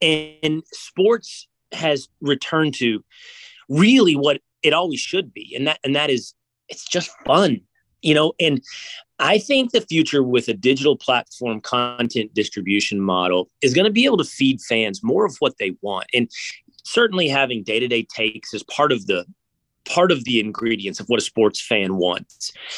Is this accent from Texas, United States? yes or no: yes; Texas, United States; So, yeah, I live in Texas again. I live in Dallas. I grew up outside of Dallas.